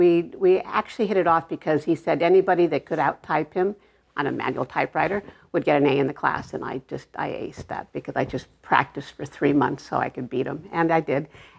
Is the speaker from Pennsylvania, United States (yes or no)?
no; Arleta, California, United States; I grew up in Arleta, California. I was one of nine children, and my parents were both one of 10 children. So there were this whole big village that I lived in, this very poor area of Los Angeles.